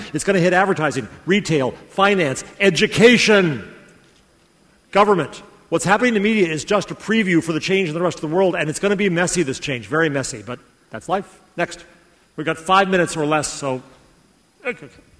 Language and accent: English; United States; And I'm American of this attitude.